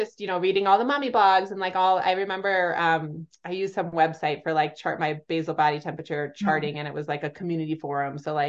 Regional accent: New Jersey, United States; But I grew up in New Jersey in like the Northeast.

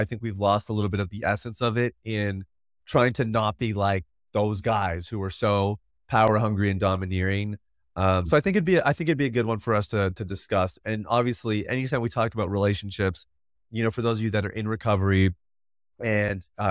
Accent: United States; accent: American; tell my wife is embarrassed by how bad it sounds and how like American I sound, trying to sound like I'm Jamaican.

